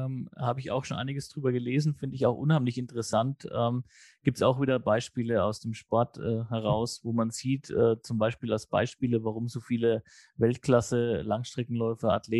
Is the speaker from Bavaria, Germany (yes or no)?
yes; Bavaria, Germany; wir kommen sogar noch aus dem Fränkischen